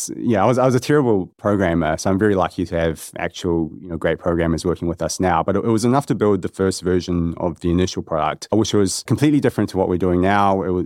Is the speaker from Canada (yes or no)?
no; Hamilton, Waikato, New Zealand; moved away; also born or lived in Korea; Hamilton in Auckland, a little bit in Auckland as well. I was born in Korea.